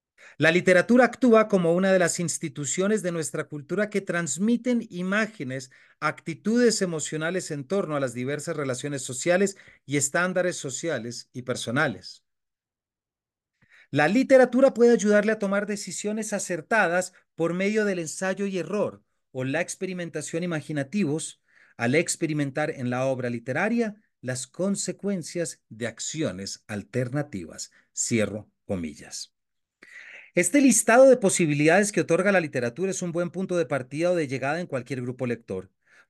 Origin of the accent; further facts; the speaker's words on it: Colombia; mitigar los efectos que como colombianos sentimos luego de décadas de conflicto armado